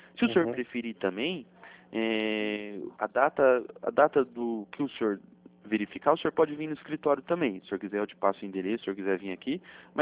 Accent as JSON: {"language": "Portuguese", "town": "Curitiba", "region": "Paraná", "country": "Brazil", "said": "eu sou de Curitiba mesmo."}